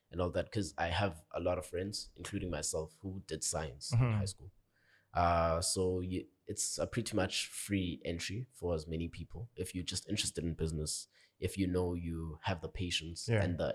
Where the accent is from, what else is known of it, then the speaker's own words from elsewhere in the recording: Port Shepstone, KwaZulu-Natal, South Africa; also born or lived in Eastern Cape; I was born in the Eastern Cape, Umbu, on my father's side. Grew up in KZN with my grandmother. In the South Coast, Port Shepstone, Margate area.